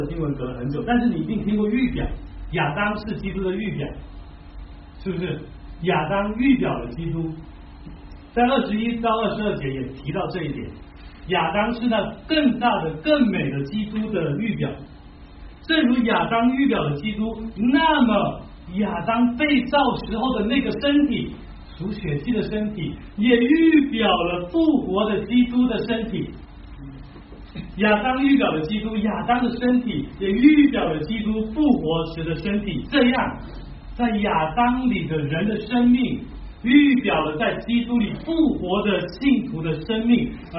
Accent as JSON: {"language": "Chinese", "country": "China", "said": "我们中国人说一句古话叫做一朝天子一朝臣"}